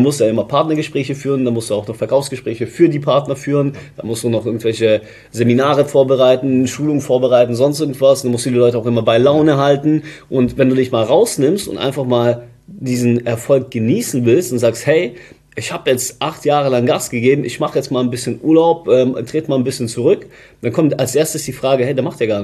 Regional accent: Stuttgart, Baden-Württemberg, Germany; ich komme ja auch aus Stuttgart, da sagt man immer so ein Speckle.

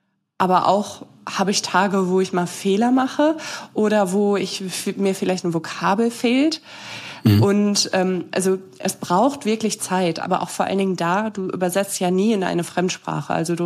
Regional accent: Northwest Germany, Germany; Ich komme aus Nordwestdeutschland.

